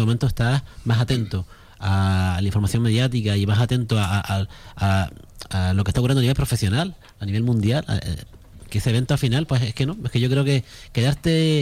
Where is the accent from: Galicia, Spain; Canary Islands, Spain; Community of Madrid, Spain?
Canary Islands, Spain; Hombre, yo soy de Gran Canaria